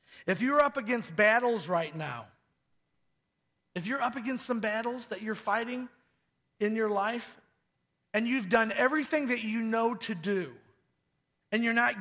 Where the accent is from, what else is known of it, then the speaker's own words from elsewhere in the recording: Dixon, Illinois, United States; born there; I said, I was born in Dixon, Illinois, his hometown.